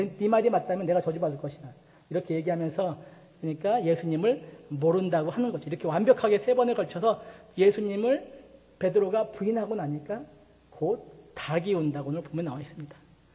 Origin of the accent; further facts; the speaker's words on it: Gochang, North Jeolla, South Korea; 제가 그 전라북도 고창이라는 곳에서 할머니 할아버지에게서 어릴 적 자랐어요.